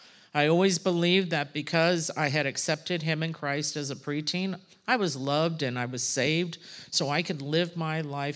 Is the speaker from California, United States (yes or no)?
yes; Gardena, California, United States; I was born and raised in Gardena